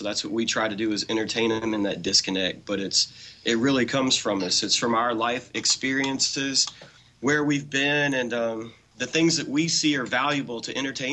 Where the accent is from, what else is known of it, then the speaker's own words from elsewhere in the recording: Memphis, Tennessee, United States; Yeah, I'm the resident redneck. I grew up playing music in Memphis.